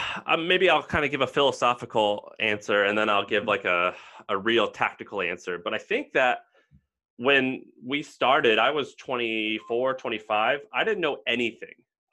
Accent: Missouri, United States; I used to have a hot dog stand, and I was from Missouri.

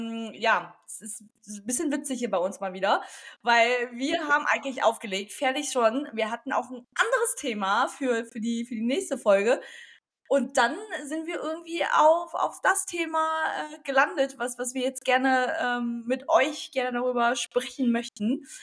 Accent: Hanoi, Vietnam; moved away; Ich kenne das auch nicht anders, vom Kindergarten bis hin, ich bin ja auch da jetzt zur Schule gegangen in Hanoi

